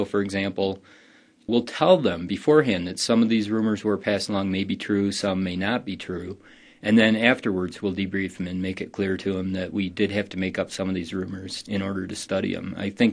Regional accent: Ohio, United States; because when I was growing up in Ohio, we had similar rumors, only they weren't alligators, they were pet snakes.

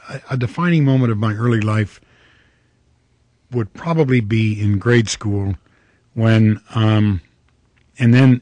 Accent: Toledo, Ohio, United States; I'm from Ohio. I was born in Toledo, Ohio, and I grew up there.

